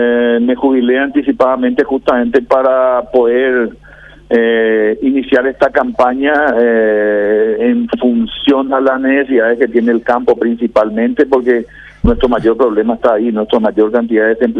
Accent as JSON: {"language": "Spanish", "region": "Asunción", "country": "Paraguay", "tie": "born there", "said": "yo tengo 56 años, yo nací en Asunción, hoy estoy radicado en Andaria, hace 26 años estoy por el Alto Paraná trabajando, ya estoy jubilado"}